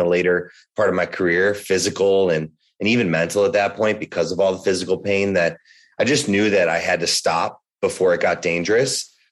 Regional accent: Chicago, Illinois, United States; So I've been an athlete since I was a little kid, since Angie and I grew up in Chicago.

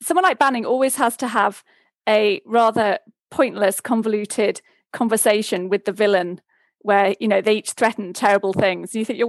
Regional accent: Newcastle upon Tyne, North East England, United Kingdom; because I'm from Newcastle.

